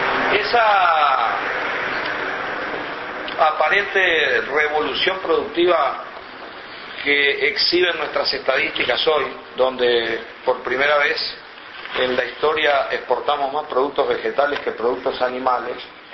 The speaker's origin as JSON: {"language": "Spanish", "region": "Montevideo", "country": "Uruguay", "said": "yo soy de Montevideo, nací en Garibaldi, Montecaseros, y mis padres eran dentistas los dos."}